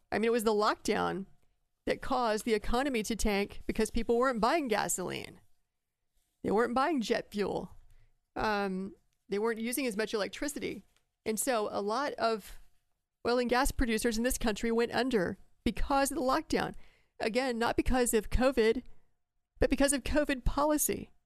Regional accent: Texas, United States; I'm embarrassed to admit it as a Texan

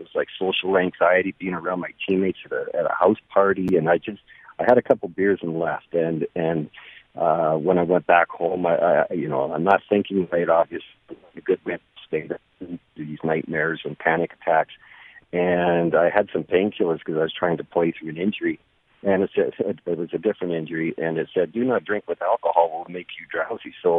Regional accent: Canada; I'm Canadian, so American beers it's only like 4 or 5.

